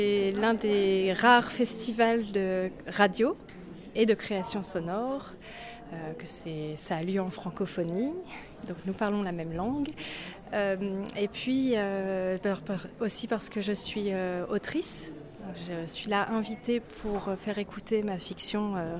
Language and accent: French; Brussels, Belgium; je viens de Bruxelles.